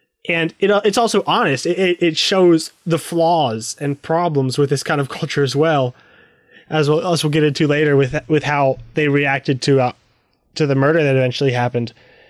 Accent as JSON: {"language": "English", "region": "Virginia", "country": "United States", "tie": "born or raised there", "said": "I grew up in Virginia, but I also grew up in a very rural area, and so there are traits of small town culture that are prevalent no matter where you are."}